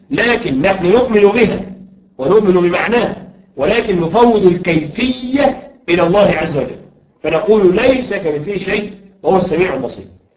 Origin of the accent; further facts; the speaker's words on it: Egypt; المصري نسبة إلى بلدنا مصر